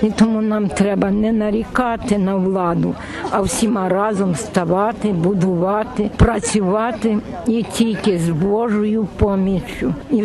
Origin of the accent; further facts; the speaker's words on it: Tlumach, Ivano-Frankivsk Oblast, Ukraine; із Тлумача, колишня вчителька історії. Ми із Івано-Франківської області, з міста такого старовинного Тлумача.